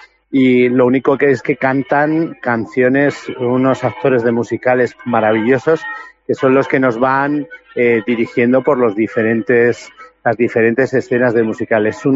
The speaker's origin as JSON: {"language": "Spanish", "town": "Salamanca", "region": "Castile and León", "country": "Spain", "tie": "born there", "said": "Ah, yo nací en Salamanca, claro."}